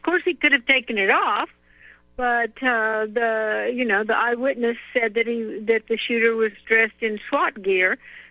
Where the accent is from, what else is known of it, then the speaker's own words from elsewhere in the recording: United States; now in Paris, France; you know, I'm an American. I live in Paris, but when I was in the States in 2007